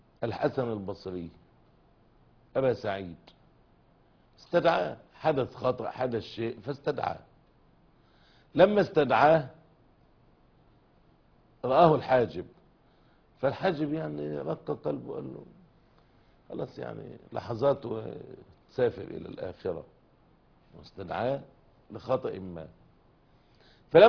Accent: Alexandria, Alexandria Governorate, Egypt; عندنا في اسكندرية مثلا

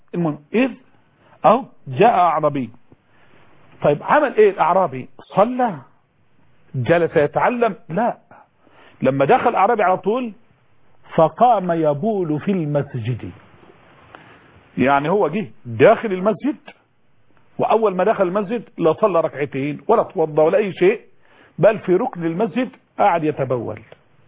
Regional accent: Egypt

